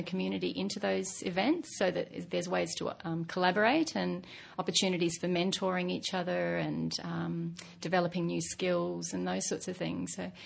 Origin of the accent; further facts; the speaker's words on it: Cairns, Queensland, Australia; I'm also from Cairns in far north Queensland, as is Rose